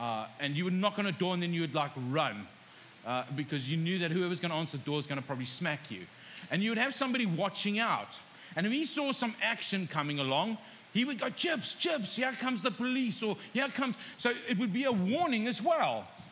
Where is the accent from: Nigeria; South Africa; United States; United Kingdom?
South Africa; So I come from South Africa. Now, if I said chips, what would you guys think of?